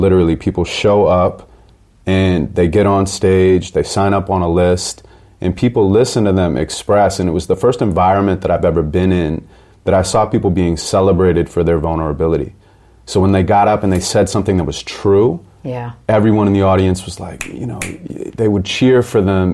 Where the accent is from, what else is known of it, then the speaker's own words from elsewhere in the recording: Santa Monica, California, United States; I grew up in Santa Monica, California. I was raised by a single parent. My mom was a school teacher.